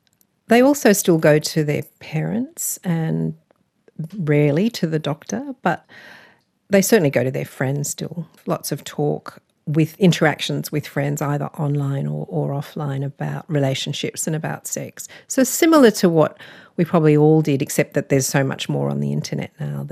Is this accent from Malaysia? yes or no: yes; Malaysia; now in Australia; The food here was no comparison to the food I grew up with eating in Malaysia.